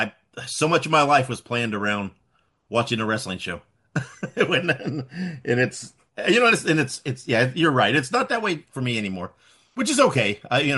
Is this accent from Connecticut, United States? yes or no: no; Indiana, United States; Well, I'm originally from Indiana. That's why I asked that. I'm not there now, but spent the majority of my life in Indiana.